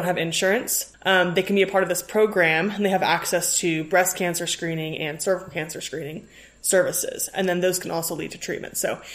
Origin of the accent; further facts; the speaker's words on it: Kentucky, United States; So born and raised in Kentucky, and then I did my undergraduate and my graduate studies at Vanderbilt in Nashville. And I live currently in the Bay Area, so right outside San Francisco